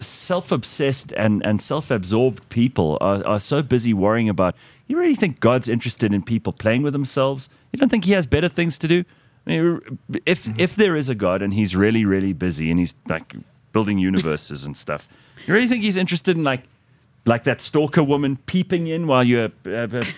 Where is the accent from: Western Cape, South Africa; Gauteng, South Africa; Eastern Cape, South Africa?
Gauteng, South Africa; Pretoria; I've got Afrikaans family and I don't have any axe to grind. I love Afrikaans people, right? I grew up in Pretoria.